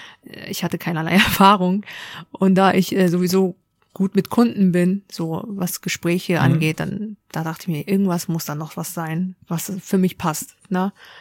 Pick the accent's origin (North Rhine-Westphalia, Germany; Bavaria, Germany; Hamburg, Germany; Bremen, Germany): Hamburg, Germany; Und auch hier aufgewachsen, bin auch hier zur Schule gegangen. Ja, genau. Habe hier auch meine Ausbildung gemacht in Hamburg.